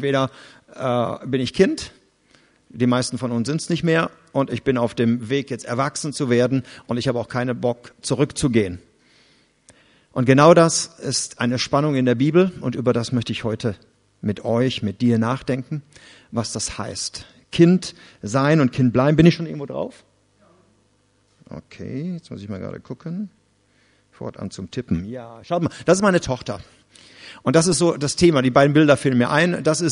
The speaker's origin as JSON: {"language": "German", "town": "Erkrath", "region": "North Rhine-Westphalia", "country": "Germany", "said": "Ich komme aus dem Raum Erkrath. Das ist ein Vorort von Düsseldorf."}